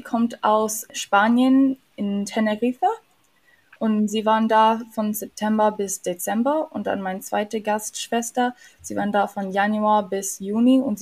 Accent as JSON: {"language": "German", "country": "Canada", "second_language": "German", "lives_now": "Germany", "said": "ich komme aus Kanada und ich mache gerade ein Austauschjahr in Deutschland und ich lebe näher von Köln."}